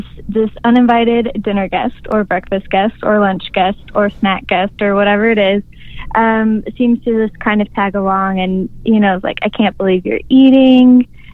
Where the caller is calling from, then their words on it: New York, United States; I am calling from New York.